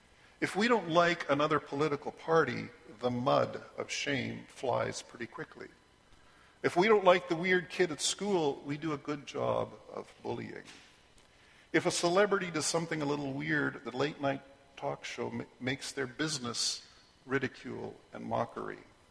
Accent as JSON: {"language": "English", "country": "Canada", "lives_now": "Korea", "said": "As a Canadian living in Korea, I had a hard time adjusting to a hierarchical lifestyle."}